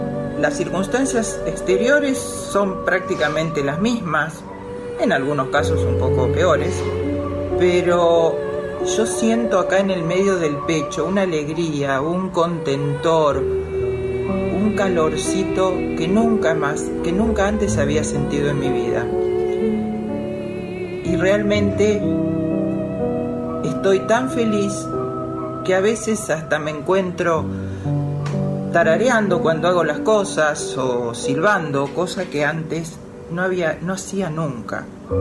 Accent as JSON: {"language": "Spanish", "town": "Vicente López", "region": "Buenos Aires Province", "country": "Argentina", "said": "soy de Vicente López"}